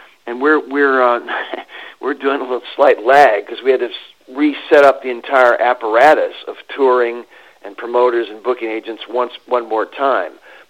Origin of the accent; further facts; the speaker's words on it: Kentucky, United States; Maybe because I'm from Kentucky, it's somehow in my DNA, if you know what I'm saying.